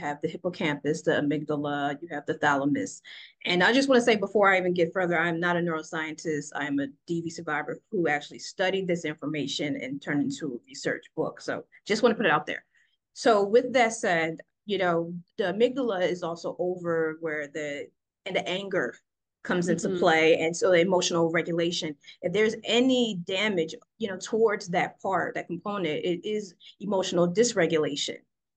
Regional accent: New Jersey, United States; So a few actually from my home state in New Jersey

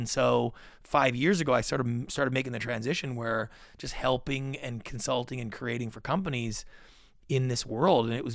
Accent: Canada; Yeah, so, you know, I grew up in Canada.

